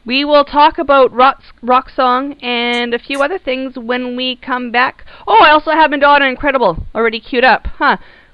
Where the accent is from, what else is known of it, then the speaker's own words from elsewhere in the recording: Canada; At least not where I grew up in Kanuckistan land